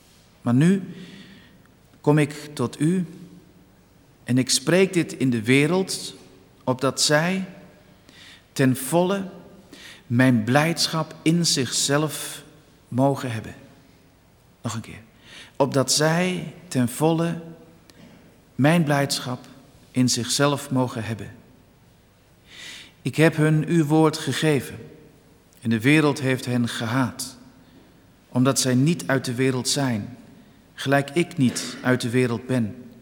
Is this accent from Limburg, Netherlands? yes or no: no; Dinxperlo, Gelderland, Netherlands; Vanmorgen bent u bediend door broeder Bob Staal, geboren in Dinxperlo en ik kom daar zelf ook vandaan.